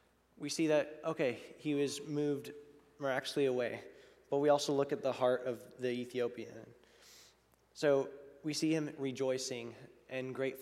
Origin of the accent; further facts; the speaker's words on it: India; also born or lived in United States / Beirut, Lebanon; I grew up in India for 12 years, and then I came back to the States for 3, and then my family, we moved to Beirut, Lebanon in the Middle East.